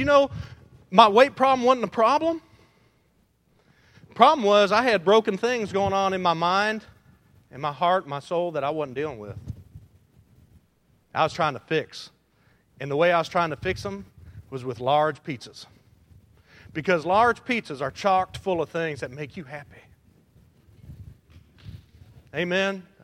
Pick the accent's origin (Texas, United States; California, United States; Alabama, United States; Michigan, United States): Michigan, United States; Detroit; I don't know much about auto mechanics, even though I'm from Detroit.